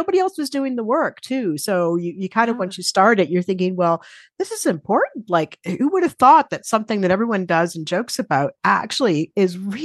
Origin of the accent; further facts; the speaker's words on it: Canada; now in United Kingdom; So I'm originally from Canada.